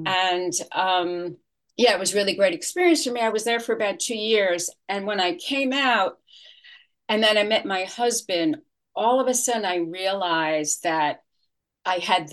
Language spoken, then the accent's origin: English; New York City, New York, United States; I grew up in New York City.